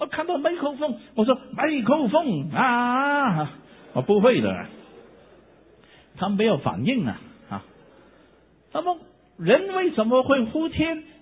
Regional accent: China; 我最怕人把我看成日本人，我说 No, I'm Chinese, 我是中国人。

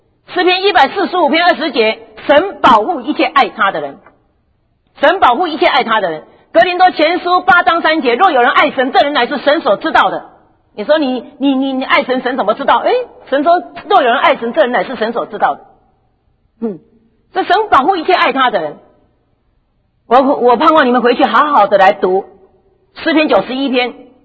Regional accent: United States; 他知道我是美国来的，加州快要沉下去了

